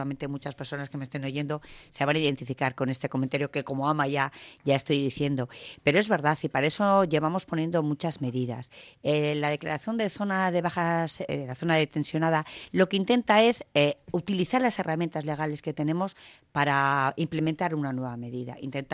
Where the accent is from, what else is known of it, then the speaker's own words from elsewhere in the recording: Barakaldo, Basque Country, Spain; para mí es un orgullo decir que soy de Baracaldo y que soy del motor industrial, no solo de Vizcaya, sino de Euskadi.